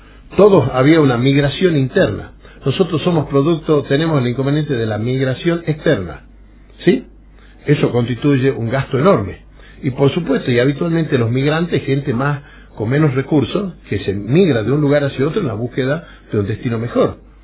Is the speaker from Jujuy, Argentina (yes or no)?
yes; Jujuy, Argentina; un cuerpo chiquitito del que formamos parte nosotros, que somos tan argentinos.